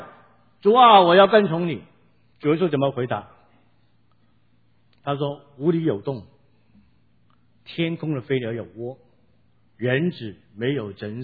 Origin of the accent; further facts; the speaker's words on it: China; 其实我们中国人应该懂这个入门啊